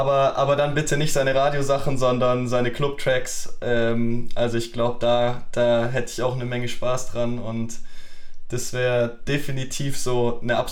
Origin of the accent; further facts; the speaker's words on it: Stuttgart, Baden-Württemberg, Germany; Und ja, sonst komme ich eigentlich aus dem Raum Stuttgart.